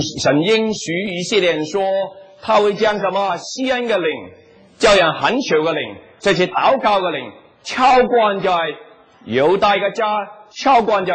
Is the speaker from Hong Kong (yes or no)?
no; Taiwan; accent: Taiwanese Mandarin; 我是台湾国语